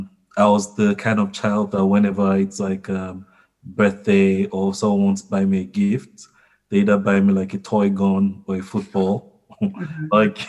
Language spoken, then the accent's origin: English; Nigeria; first language Yoruba; English is a second language; Like me growing up in Nigeria, you go to school. If you speak your native language, I speak Yoruba.